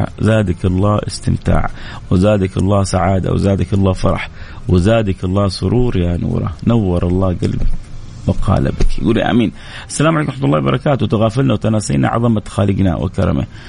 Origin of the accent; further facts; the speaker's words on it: Saudi Arabia; عندنا في السعودية